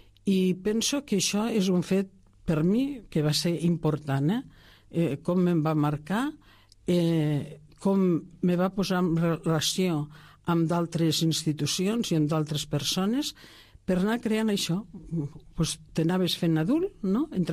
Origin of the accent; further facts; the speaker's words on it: Tàrrega, Catalonia, Spain; born there; jo vaig néixer a Tàrrega, però per una casualitat la meva mare passava per allí i doncs vaig venir jo al món. Vaig néixer en el si d'una família senzilla i treballadora.